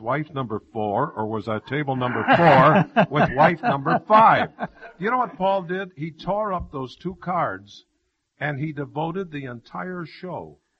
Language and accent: English; Elmhurst, Illinois, United States; I grew up in Elmhurst, not far from you.